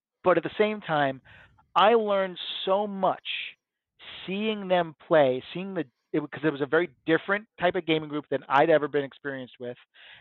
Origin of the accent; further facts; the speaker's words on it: Long Island, New York, United States; You know, I'm a kid from Long Island.